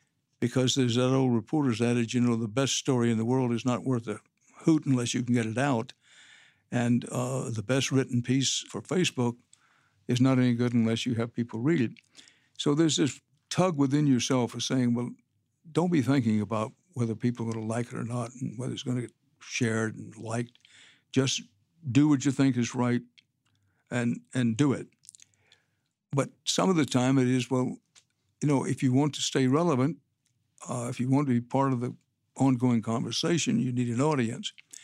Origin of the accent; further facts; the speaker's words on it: Texas, United States; I'm a Texan by birth and by choice.